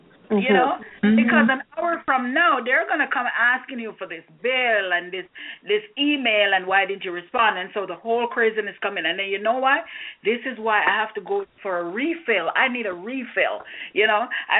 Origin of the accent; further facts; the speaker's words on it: Jamaica; I remember at the time growing up in Jamaica, and you're thinking, okay, you know, you go to church.